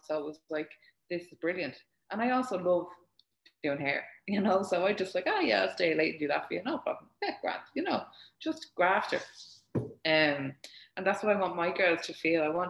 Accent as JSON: {"language": "English", "country": "Ireland", "said": "I am Irish, so I'm a grafter."}